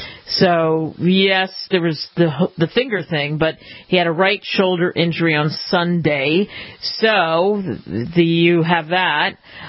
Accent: Philadelphia, Pennsylvania, United States; from covering the Dallas Cowboys and Philadelphia growing up outside of Philly

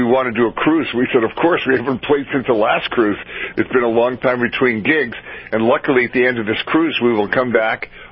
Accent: Winnipeg, Manitoba, Canada; I've gone and sat through 3 hours of … who I grew up with in Winnipeg

